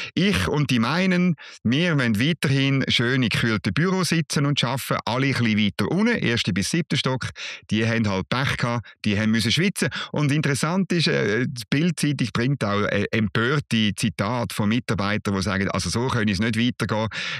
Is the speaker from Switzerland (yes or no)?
yes; Switzerland; aber als richtiger Schweizer habe ich natürlich ein Sackmesser dabei gehabt